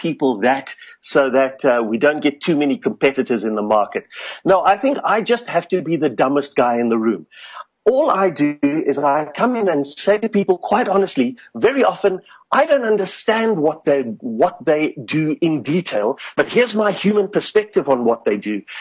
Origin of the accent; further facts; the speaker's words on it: Cape Town, Western Cape, South Africa; I grew up in Goodwood, working class Cape Town.